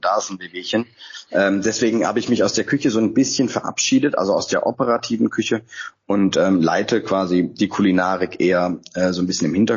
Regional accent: Freiburg, Baden-Württemberg, Germany; now in Hamburg, Germany; Ich bin ja gebürtiger Freiburger, aber seit 15 Jahren in Hamburg und auch seit 15 Jahren auf St. Pauli, entweder wohnhaft oder tätig

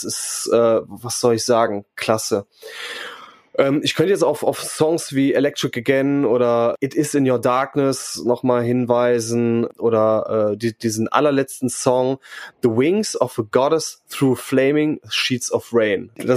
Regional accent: North Rhine-Westphalia, Germany; Ich bin natürlich in Griffenbruch aufgewachsen. Und da ist natürlich eine gewisse geografische Nähe zu Krefeld gegeben.

